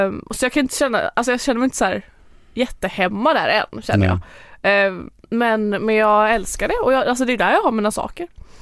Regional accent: Lerum, Västra Götaland County, Sweden; now in Marbella, Spain; Mellan Alingsås och Göteborg. Men för där är min familj och där är jag uppvuxen och hela min familj och släkt bor där.

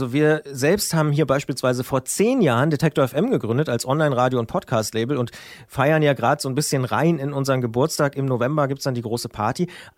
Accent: East Germany, Germany; Oder die ich als Ostdeutscher wiederum an anderen Ostdeutschen relativ schnell erkenne

